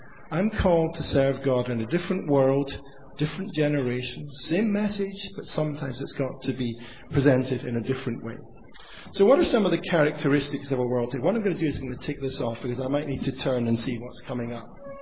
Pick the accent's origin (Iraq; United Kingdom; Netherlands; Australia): United Kingdom; Aberdeen, Scotland; now in England; I am a Scot living in exile in the south of England, but I remain a Scot at heart. I come from Aberdeen.